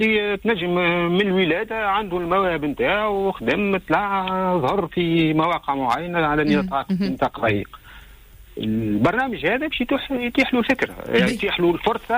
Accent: Tunisia; انا تونسي واعتز باش نكون تونسي

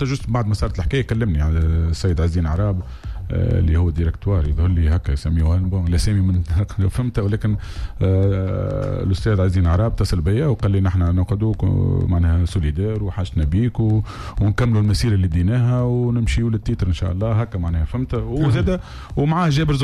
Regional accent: Algeria; ولكن نحن وشعب جزائري معروفين

